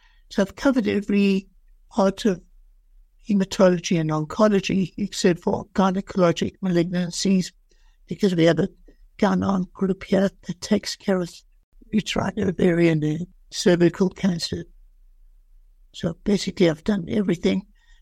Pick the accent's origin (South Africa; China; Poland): South Africa; moved away as an adult; now in Albuquerque, United States; I'm originally from South Africa. I did my medical school in South Africa. I came to the United States in 1986 and went to my residency and my fellowship in the United States. And eventually in 1997, I landed up in Albuquerque, New Mexico.